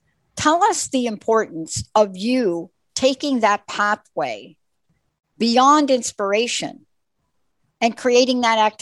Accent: New York, United States; I grew up in New York and I heard it.

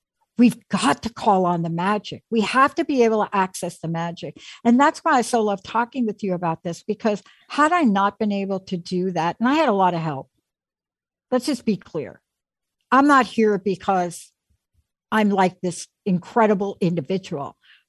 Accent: New York City, New York, United States; I grew up in the Bronx. So sports was stickball, manhole to manhole.

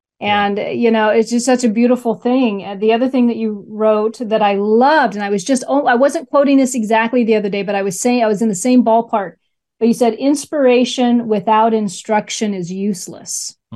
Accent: Nebraska, United States; And then we got to go to state, which I was raised in Nebraska, so it was like Lincoln.

